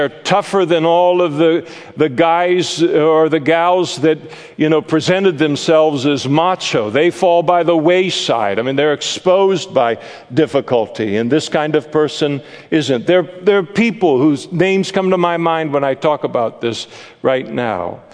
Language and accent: English; Napa, California, United States; I grew up in Napa, and you had the side of town that I grew up